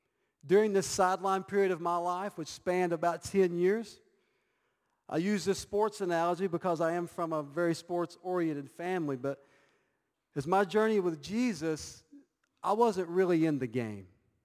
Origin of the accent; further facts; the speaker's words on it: Monticello, Kentucky, United States; moved away as an adult; now in China; I grew up in a Christian home. My hometown, Monticello, Kentucky, is the epitome of small-town America. A population of about 4,000 people in the city and about 20,000 people in the county.